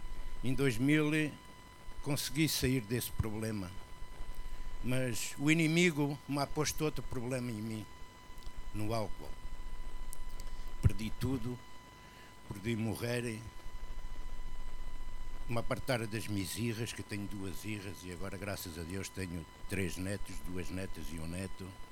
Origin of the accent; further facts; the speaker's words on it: Lisbon, Portugal; sou português, de Lisboa.